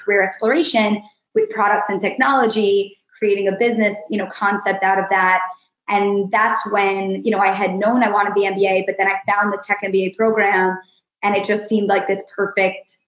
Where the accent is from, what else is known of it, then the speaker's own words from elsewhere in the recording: Hewlett, New York, United States; I grew up in Long Island, New York, in Hewlett, a very exciting place.